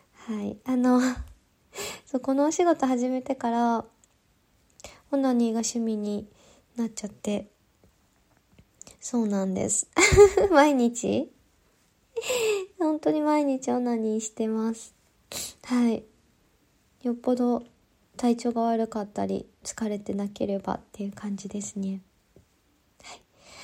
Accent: Kansai, Japan; 出身は関西地方です。

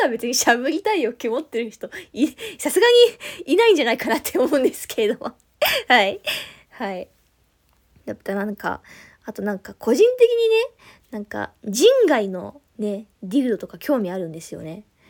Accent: Tohoku, Japan; 出身地はまあ今回東北の方なんですけれども

